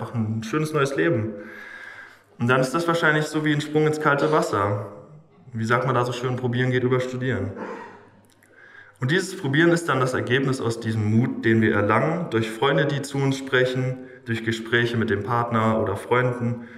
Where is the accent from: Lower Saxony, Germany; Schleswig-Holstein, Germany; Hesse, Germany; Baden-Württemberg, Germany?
Hesse, Germany; Leimsfeld; Ich komme aus Leimsfeld, wenn ihr das kennt. Das ist eine riesengroße Stadt, die sollte jeder kennen. Die ist ganz nah bei Fritzlar